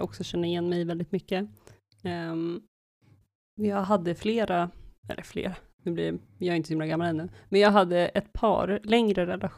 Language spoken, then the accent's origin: Swedish; Sweden; jag är uppväxt i Sverige och svenska värderingar, individualitet och man ska kunna stå själv